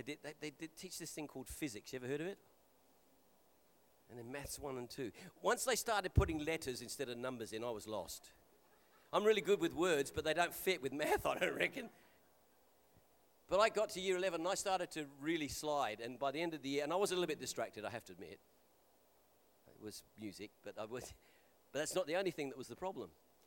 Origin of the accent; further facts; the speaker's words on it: England, United Kingdom; I think it's cyclical because I'm English and not American